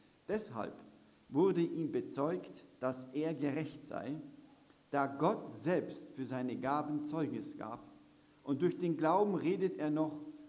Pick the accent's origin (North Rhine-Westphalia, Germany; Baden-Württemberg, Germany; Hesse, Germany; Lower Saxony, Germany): Hesse, Germany; Und ich bin aus Hessen gekommen, aus der Nähe von Kassel.